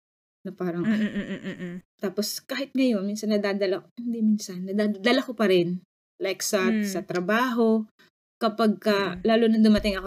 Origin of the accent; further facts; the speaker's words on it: Calabarzon, Philippines; So pag umuwi sa amin sa Batangas